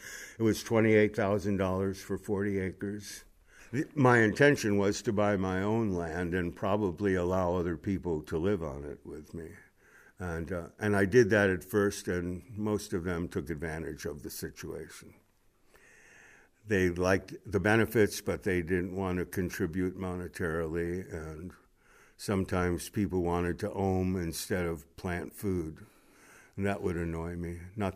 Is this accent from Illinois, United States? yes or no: yes; Illinois, United States; also born or lived in Bronx, United States; I was born in the Bronx, New York, September 1st, 1947. And I finished high school in Illinois.